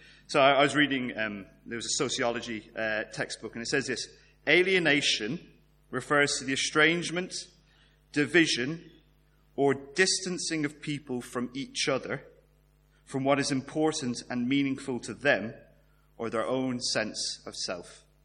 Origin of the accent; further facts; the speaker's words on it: Ireland; Most of you know I'm an Irishman and a pretty proud Irishman.